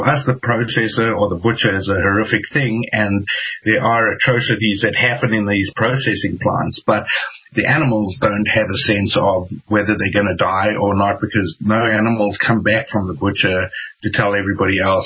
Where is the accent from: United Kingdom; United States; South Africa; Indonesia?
South Africa; growing up in South Africa and spending a lot of time in the bush, in the wilds there